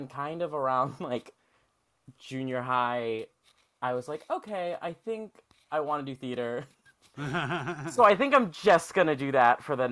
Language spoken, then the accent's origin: English; North Hills, California, United States; Well, born and raised in the Los Angeles area, North Hills, real close to Northridge.